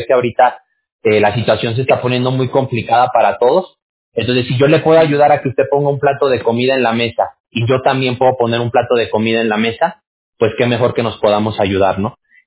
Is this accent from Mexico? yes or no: yes; Aguascalientes, Mexico; Yo soy de México también, yo nací en México. Nada más que yo soy de un estado que se llama Aguascalientes.